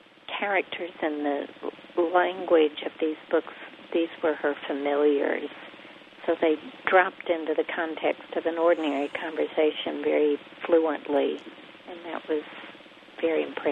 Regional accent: Arkansas, United States; accent: hillbilly; It was never a genuine Southern accent. It was more of a hillbilly accent.

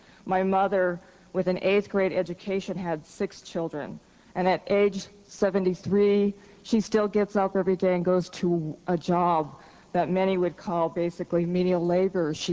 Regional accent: Washington, United States; I'm a Spokane. I'm from Washington State.

